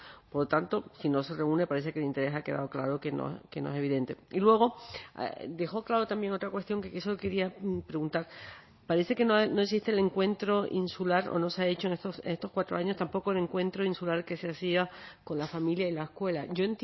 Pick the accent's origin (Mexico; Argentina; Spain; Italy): Spain; Canary Islands; ya sabes que soy de Gran Canaria